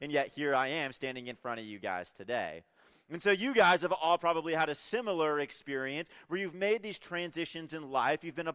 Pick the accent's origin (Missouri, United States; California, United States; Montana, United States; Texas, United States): California, United States; Growing up, originally I'm from California. I grew up in a really small town up in the mountains. I actually grew up on a cattle ranch.